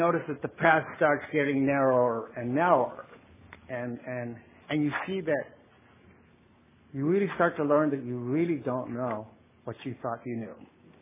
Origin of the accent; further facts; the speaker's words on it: Santa Barbara, California, United States; And I come from Santa Barbara, and you guys have been nothing but wonderful to me here.